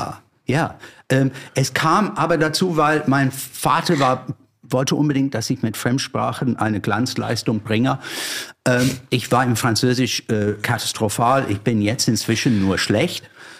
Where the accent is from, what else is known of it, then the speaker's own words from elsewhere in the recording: London, United Kingdom; German is a second language; ich stamme aus einer grüner, aber langweiliger Vorort von London. Auf der falschen Seite, der Südostseite.